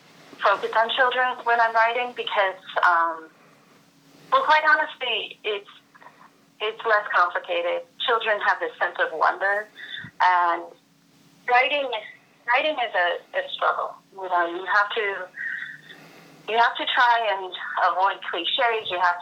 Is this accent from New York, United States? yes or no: yes; New York, United States; now in Mazatlan, Mexico; I'm originally from New York.